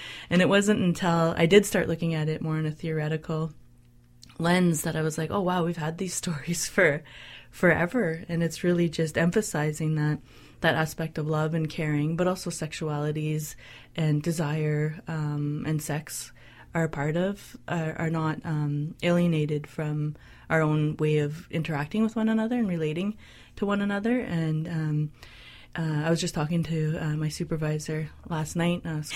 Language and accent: English; Ontario, Canada; I come from Keashkazaging Anishinaabeg near Thunder Bay, Ontario